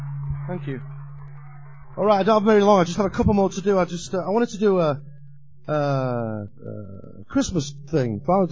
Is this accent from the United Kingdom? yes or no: yes; England, United Kingdom; Obviously, I'm English